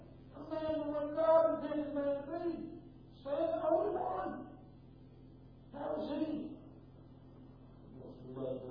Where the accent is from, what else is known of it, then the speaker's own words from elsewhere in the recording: Kentucky, United States; I grew up in Fort County, Kentucky